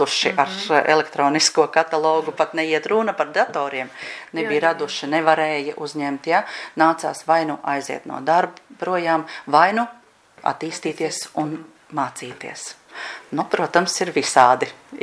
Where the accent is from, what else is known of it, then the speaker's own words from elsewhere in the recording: Riga, Latvia; es no bērnu dienām tā līdz galam neesmu jutusies kā rīdziniece. Kāpēc? Tāpēc, ka es esmu dzimusi Pārdaugavā.